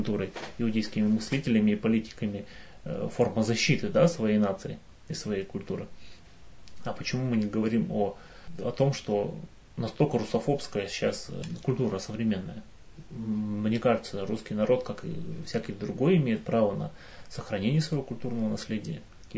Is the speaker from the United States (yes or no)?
no; Siberia, Russia; born there; я родился в Сибири, на севере